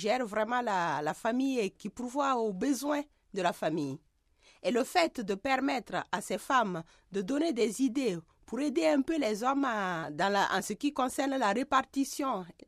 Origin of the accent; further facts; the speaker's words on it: Burkina Faso; also born or lived in France; Je commence par le Burkina Faso, mon pays d'origine.